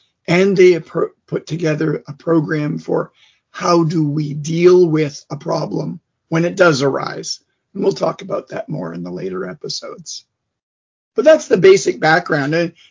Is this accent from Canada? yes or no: yes; Canada; You know, I'm from Canada, hockey country.